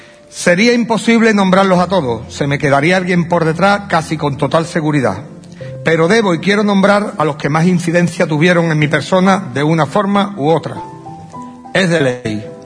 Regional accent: Huelva, Andalusia, Spain; darme el privilegio de ser pregonero del carnaval de mi tierra. Para mí no hay orgullo ni honor más grande.

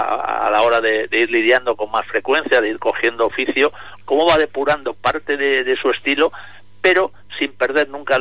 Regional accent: Community of Madrid, Spain; yo como madrileño

